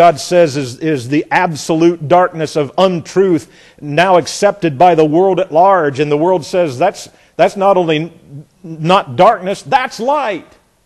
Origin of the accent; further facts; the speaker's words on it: Indiana, United States; moved away; Or as I learned when I came down here from Indiana, that's in mashing it.